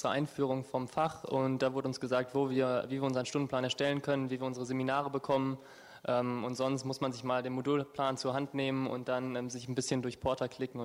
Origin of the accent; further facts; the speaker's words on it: Bocholt, North Rhine-Westphalia, Germany; ich komme aus Bocholt, bin 22 Jahre alt, studiere im 3. Semester Psychologie und ja, freue mich hier seit einem Jahr erfolgreich zu studieren und es macht super Spaß, hier in Trier zu leben.